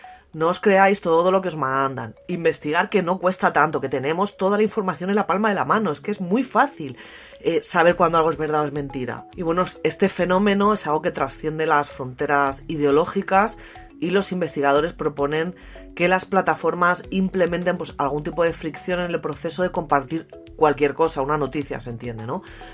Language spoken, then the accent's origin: Spanish; Spain; lo que hemos sufrido en mi país hace prácticamente nada fue la catástrofe esta de la Dana en Valencia.